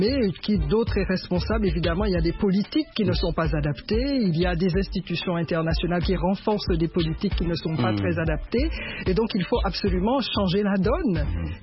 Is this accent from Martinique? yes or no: yes; Martinique; first language French; Je suis de la Martinique. Ma famille est d'origine de la Martinique.